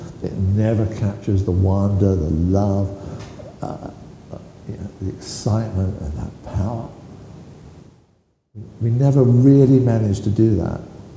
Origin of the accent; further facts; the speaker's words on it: United Kingdom; I drink tea anyway, I'm British.